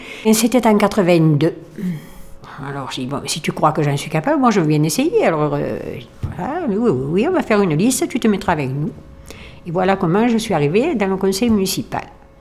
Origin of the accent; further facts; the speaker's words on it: La Bouilladisse, Provence-Alpes-Côte d'Azur, France; Je suis née à la Bouilladis en 1941 et je n'ai jamais bougé de la Bouilladis. Voilà. J'habite ici, mes parents sont natifs de la Bouilladis et mes grands-parents sont natifs de la Bouilladis. Bon, j'ai connu ce village avec très peu d'habitants